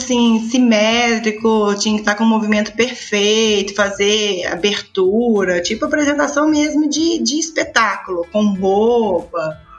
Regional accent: Belo Horizonte, Minas Gerais, Brazil; Então, eu sou a típica mineirinha, eu nasci em Belo Horizonte, cresci em Belo Horizonte, me profissionalizei em Belo Horizonte, fui mãe em Belo Horizonte, então posso dizer que eu sou a verdadeira mineira uai.

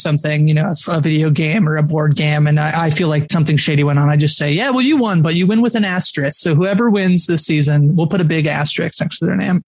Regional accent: Canada; I was saying earlier that I'm Canadian

